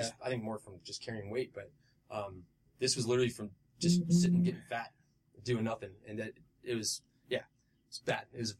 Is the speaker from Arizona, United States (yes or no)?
yes; Tucson, Arizona, United States; now in Flagstaff, United States; he got me a job at his accounting firm back in Tucson, where it's my hometown. I was in Flagstaff at the time.